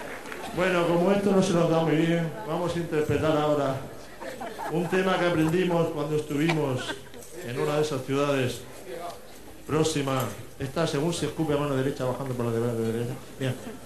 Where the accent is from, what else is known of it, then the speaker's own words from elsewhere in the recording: Cartagena, Region of Murcia, Spain; nosotros venimos de Cartagena. Y allí pues tenemos el puerto y estas cosas.